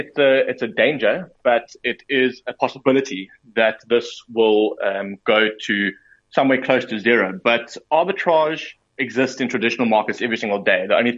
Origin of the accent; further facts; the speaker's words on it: South Africa; to be able to do the arbitrage as a South African individual